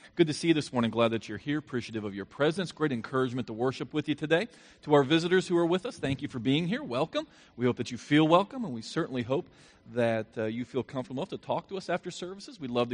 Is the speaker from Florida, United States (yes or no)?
yes; Florida, United States; was born in Florida originally. And Colossae would be kind of like, if I can pick on a city from my home state, Colossae was kind of like Jacksonville.